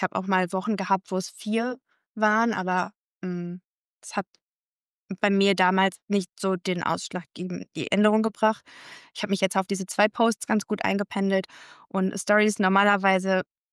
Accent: Unna, North Rhine-Westphalia, Germany; hey, ich komme hier aus Unna, ich bin eine von euch.

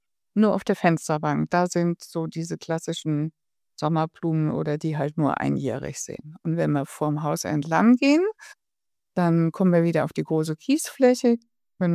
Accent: North Rhine-Westphalia, Germany; Also wir sind in mein Heimatdorf, also es ist ein ganz kleines Dorf ohne Hauptstraße im Siegerland, was wir sehr lieben. Und wir sind 1990 dorthin gezogen

